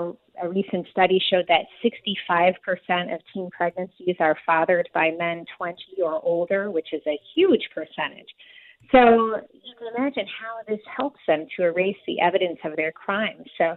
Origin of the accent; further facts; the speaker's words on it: Wisconsin, United States; I'm from Wisconsin. So when I came to Illinois, I was shocked at how things are done here.